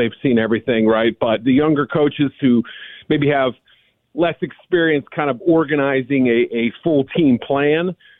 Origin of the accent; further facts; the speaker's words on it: Boston, Massachusetts, United States; Yeah, I mean, I grew up in Boston in the 80s, and I saw that happen with the Celtics and Lakers